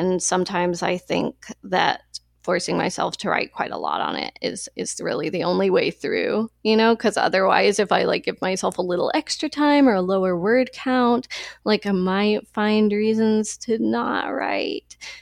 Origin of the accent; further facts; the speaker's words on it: Arkansas, United States; but even growing up in Arkansas, there were some of the people that kind of populate this book that are a little more rural